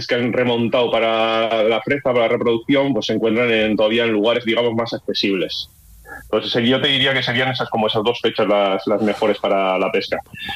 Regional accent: northern Spain, Spain; now in Chile; se parece un poco al norte donde, de ahí de España, más o menos de donde soy yo.

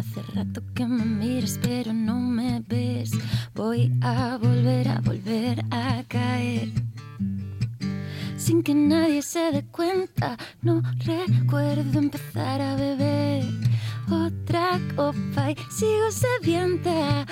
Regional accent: Tres Cantos, Community of Madrid, Spain; Pues yo he vivido toda mi adolescencia y tal en Tres Cantos. Pero yo siempre salía por Madrid.

